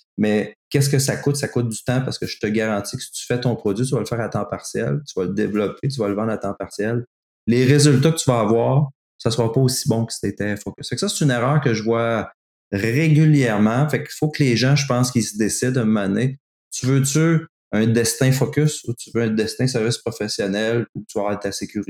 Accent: Quebec City, Quebec, Canada; Puis, même si j'étais de Québec, un tout petit marché

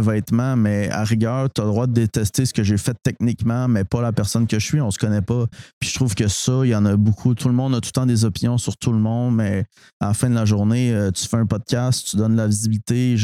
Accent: Montréal-Est, Quebec, Canada; born or raised there

